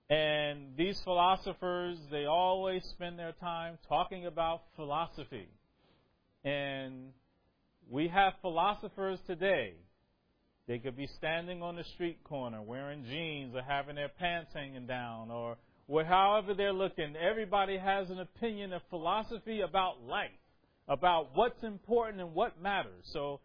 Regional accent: New Jersey, United States; born there; now in Brooklyn, United States; I was born in New Jersey.

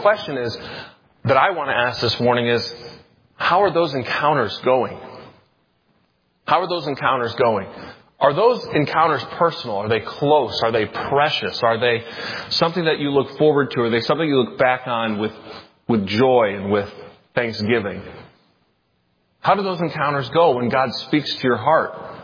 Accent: Michigan, United States; I'm from Michigan. You guys.

